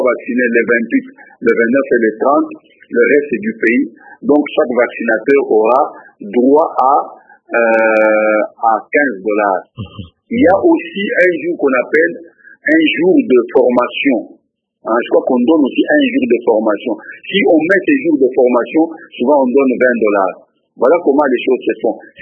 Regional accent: DR Congo; Je suis Congolais.

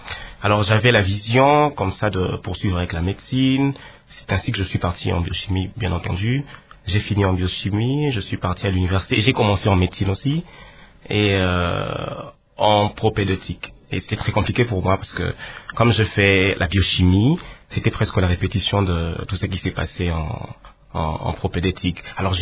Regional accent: Kinshasa, DR Congo; Oui, j'ai grandi à Kinshasa, à Lupin.

